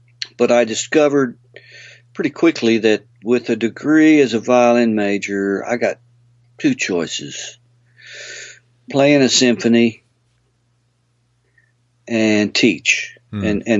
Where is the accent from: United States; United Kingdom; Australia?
United States; Texas; growing up in Texas, it's a melting pot of yeah. all kinds of music.